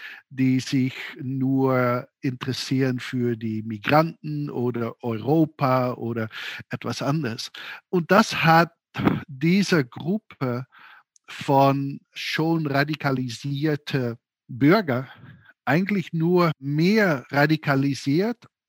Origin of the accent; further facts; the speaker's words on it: Netherlands; German is a second language; Ach, ich komme aus den Niederlanden